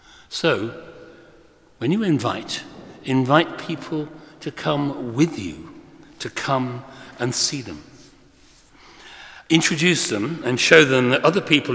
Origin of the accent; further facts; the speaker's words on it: Coventry, West Midlands, United Kingdom; I come from Coventry in the West Midlands and I've had many rude jokes made about where I come from.